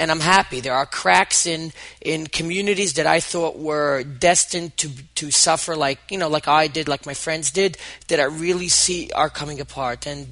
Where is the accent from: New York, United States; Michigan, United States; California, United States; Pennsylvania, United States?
New York, United States; Brooklyn; Yes, I was raised in Brooklyn, New York, and I never know how much of Orthodox Judaism I have to explain to people